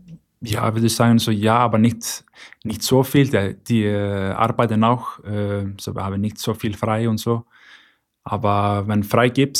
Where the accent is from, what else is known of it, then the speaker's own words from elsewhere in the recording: Reykjavik, Capital Region, Iceland; German is a second language; dann musst du in der Nähe von Hauptstadt wohnen. Und meine Familie hat da gewohnt